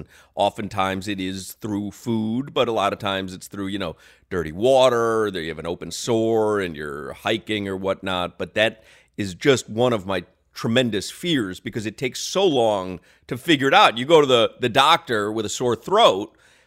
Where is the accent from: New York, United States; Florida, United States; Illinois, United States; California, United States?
Illinois, United States; Chicago; Because growing up in Chicago, there was a place called Michael's.